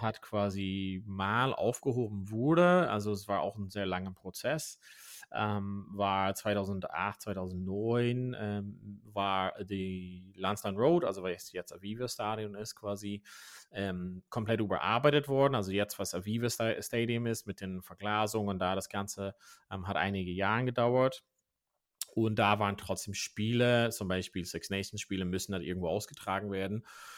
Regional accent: Ulster, Ireland; also ich komme aus Donegal

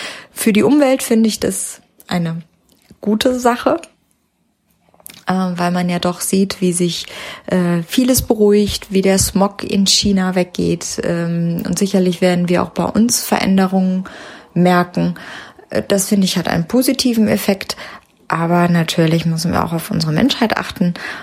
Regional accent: Essen, North Rhine-Westphalia, Germany; Ich komme ja aus Essen

